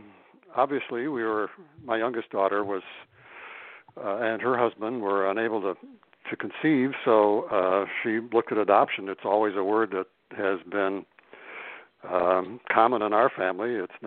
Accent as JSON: {"language": "English", "town": "Detroit", "region": "Michigan", "country": "United States", "tie": "born there", "said": "So she was sent down to Detroit from the Upper Peninsula to have the baby, and I was born here in Detroit, and then she went back to the Upper Peninsula"}